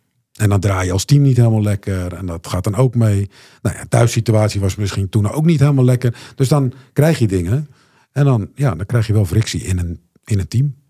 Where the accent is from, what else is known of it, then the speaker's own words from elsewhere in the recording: Netherlands; Nou ja, wij zijn als Nederlanders redelijk nuchter, denk ik.